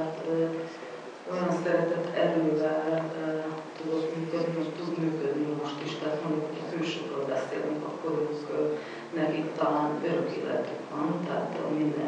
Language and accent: Hungarian; Great Hungarian Plain, Hungary; én is az Alföldről jöttem.